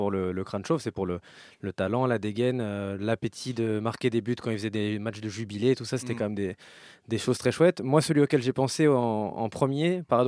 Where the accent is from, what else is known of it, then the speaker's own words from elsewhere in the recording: Paris, Île-de-France, France; born there; Je suis né à Paris